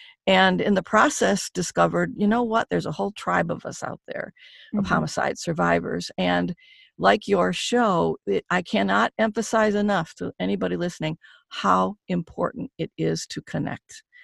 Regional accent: Detroit, Michigan, United States; moved away; I had to leave Detroit, which I hated to do because it's my hometown.

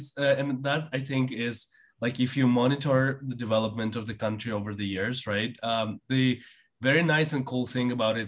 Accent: Kazakhstan; also born or lived in Canada; And originally I am from Central Asia, Kazakhstan.

